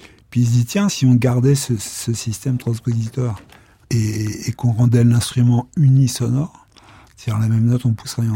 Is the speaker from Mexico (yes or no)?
no; Villejuif, Île-de-France, France; J'ai les deux pieds ici depuis toujours, hein. Je suis né à Villejuif.